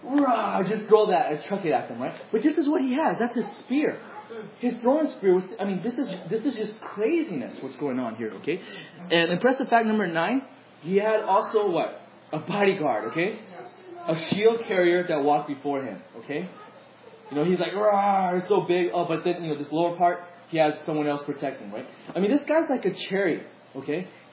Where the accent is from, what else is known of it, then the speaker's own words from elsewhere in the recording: United States; I was like, no, I'm not imperial. I'm American.